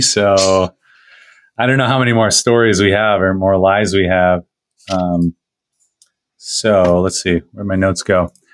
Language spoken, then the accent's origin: English; Virginia Beach, Virginia, United States; also born or lived in Norfolk; So I was born in Norfolk, Virginia. I usually say Virginia Beach because that's where we lived.